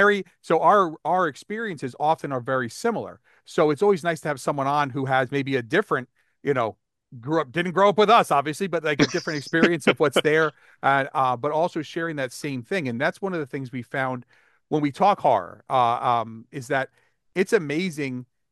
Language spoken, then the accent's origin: English; Brewster, New York, United States; That's where we're from. We're from Brewster.